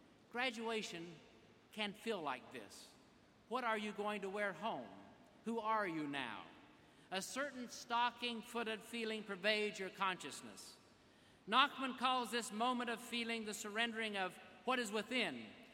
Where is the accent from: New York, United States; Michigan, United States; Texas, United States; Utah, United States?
Utah, United States; Vernal; I am from Vernal, Utah, home of Dinosaur National Park and a Tasty Freeze, where the hippest characters in town have been extinct 70 million years.